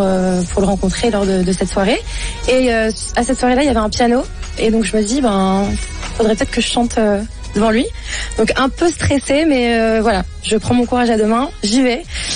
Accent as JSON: {"language": "French", "country": "France", "lives_now": "Belgium", "said": "Oui, je suis française."}